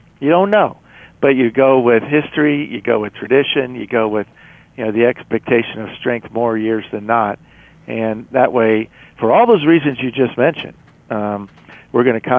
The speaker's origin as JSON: {"language": "English", "region": "Florida", "country": "United States", "tie": "born or raised there", "said": "you know, as I was growing up in South Florida."}